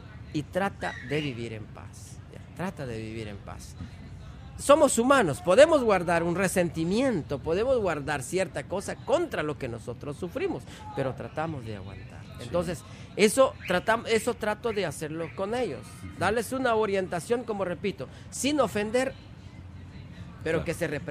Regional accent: San Pedro La Laguna, Sololá, Guatemala; De San Pedro La Laguna, soy del grupo Sotujil. Y aquí en Guatemala tenemos, o somos 22 grupos étnicos, y cada grupo tenemos nuestra propia lengua, nuestra forma de expresar.

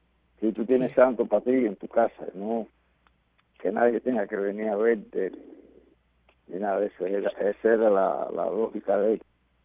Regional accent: Matanzas, Cuba; me encontré con un muchacho de mi pueblo allá de Matanza que se llamaba Héctor, que era también abacuá.

